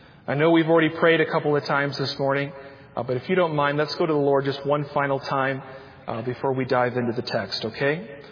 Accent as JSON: {"language": "English", "region": "Michigan", "country": "United States", "tie": "born or raised there", "moved": "as an adult", "lives_now": "Atlanta, United States", "said": "I moved from where I grew up north in Michigan, all the way down south to Georgia, to the Atlanta, Georgia area"}